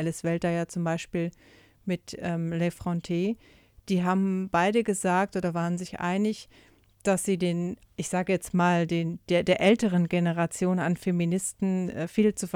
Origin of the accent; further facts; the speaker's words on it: Germany; also ich komme ja aus Deutschland